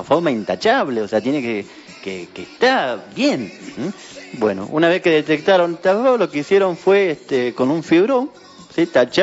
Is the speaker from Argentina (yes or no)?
yes; Mendoza, Argentina; nosotros como mendocinos estamos distribuyendo el agua para los campos